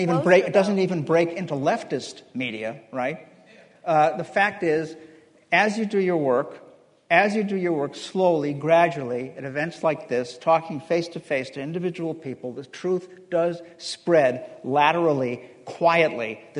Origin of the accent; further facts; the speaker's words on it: Chicago, Illinois, United States; I'm not a Democrat. I think Obama's as bad as Bush easily. I do. I didn't vote for him. I'm from Chicago.